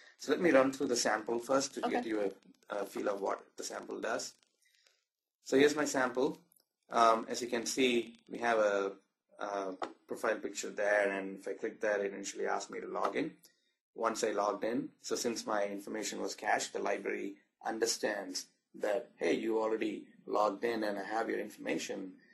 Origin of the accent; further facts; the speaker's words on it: India; moved away; also born or lived in New Zealand; So I'm originally from India, but I moved to New Zealand and was there for 7 years.